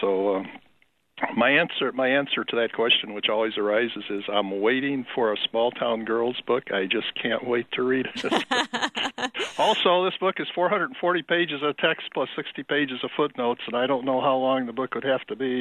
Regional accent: Missouri, United States; also born or lived in Kansas / Illinois; And I was born in Kansas, grew up in four towns in Missouri, one in Illinois, and to contrast with that, one rapidly growing suburb of Chicago for 3.5 years.

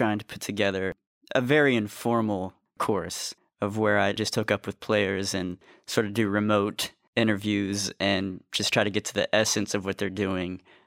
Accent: Dayton, Ohio, United States; also born or lived in East Coast; I grew up in Dayton, Ohio, playing music and playing a lot of venues up there. And then I bounced around the East Coast for a few years. And when I moved back to the Midwest

